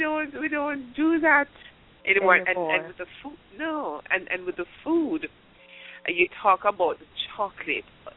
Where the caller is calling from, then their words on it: Atlanta, Georgia, United States; Yeah, Atlanta.